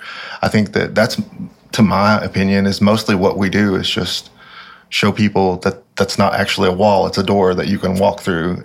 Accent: Appalachia, United States; but as an Appalachian, I think that we all carry certain traits that, like, we're very self-sufficient.

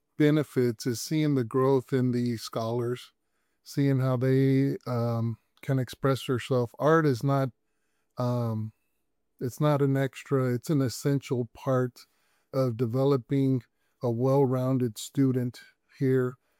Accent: Texas, United States; first language es; English is a second language; growing up in Texas, football was king. And as I went on to high school, I was a late developer. I really transitioning from Spanish to English and stuff had kind of put me behind socially and mentally.

